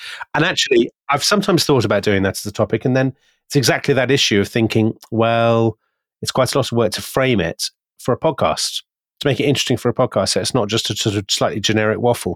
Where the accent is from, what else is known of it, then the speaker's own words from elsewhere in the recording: United Kingdom; We are both British and we're always going to be talking a lot about our own history.